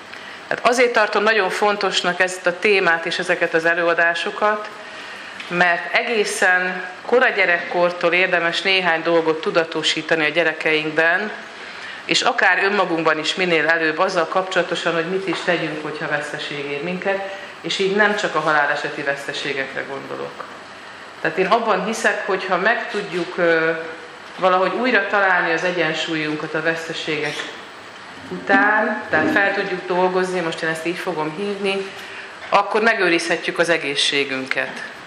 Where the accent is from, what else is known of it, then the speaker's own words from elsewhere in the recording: Szeged, Csongrád-Csanád, Hungary; Szegeden élek és dolgozok, itt is születtem. Azt szoktam mondani, hogy tőzsgyökeres szegedi vagyok, itt nőttem föl